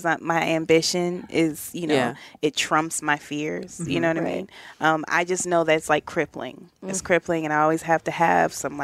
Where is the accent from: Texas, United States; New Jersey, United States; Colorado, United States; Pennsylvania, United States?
Colorado, United States; Denver; No, I'm from Denver.